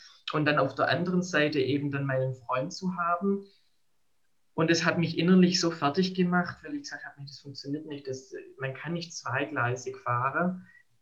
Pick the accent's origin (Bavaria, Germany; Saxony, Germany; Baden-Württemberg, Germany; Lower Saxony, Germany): Baden-Württemberg, Germany